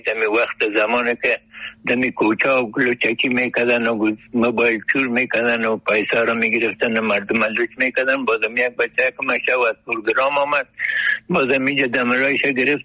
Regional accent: Kabul, Afghanistan; 22 ساله 44 هستم دیگه تا بالم در شهر خرابات در شهر کونی کابل ولایتم هست

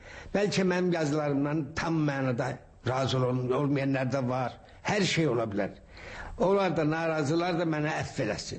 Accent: Shaki, Azerbaijan; Ben uşaqlıqda böyük həyətimiz vardı Şəkidə.

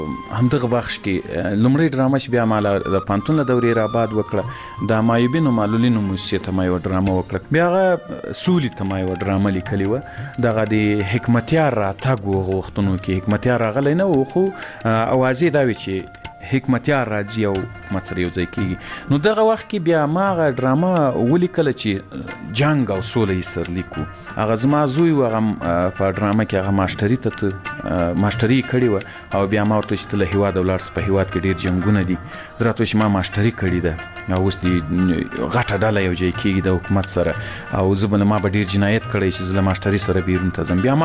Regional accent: Ghazni, Afghanistan; ځکه زه له غزنی څخه یو دوه درې کسان وو

